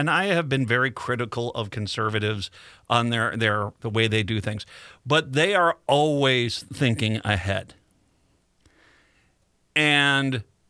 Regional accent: Virginia, Minnesota, United States; but they do support me because I'm from Virginia, Minnesota.

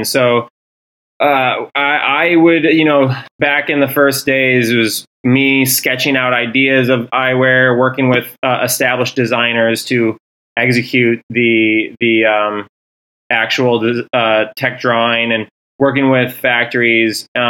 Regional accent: Flint, Michigan, United States; also born or lived in Chicago; We are headquartered in my hometown of Flint, Michigan.

